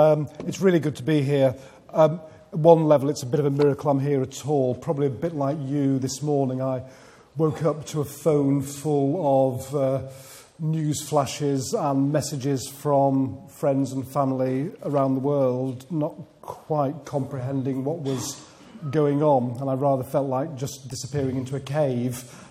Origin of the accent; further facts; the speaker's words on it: Bromley by Bow, London, United Kingdom; I'm from Bromley by Bow in East London, and I'm here in Glasgow